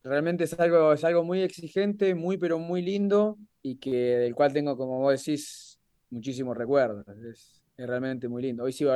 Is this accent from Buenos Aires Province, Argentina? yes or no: no; Santa Fe, Argentina; Soy muy santafesino.